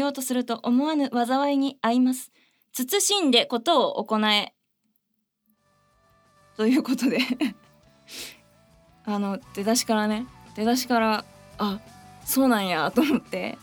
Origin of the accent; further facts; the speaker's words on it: Kuroishi, Aomori, Japan; 弘前の隣の隣の黒石市っていうところに住んでたっていうか、そこでずっとこう生まれ育っていたんですが、で弘前の高校大学に通ってみたいな感じだったんですけど、